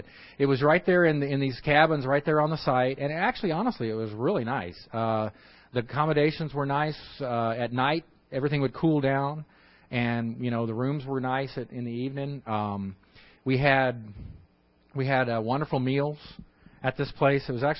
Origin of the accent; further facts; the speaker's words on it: Houston, Texas, United States; I'm from Houston, and Houston is humid, but Houston's got nothing on the Philippines.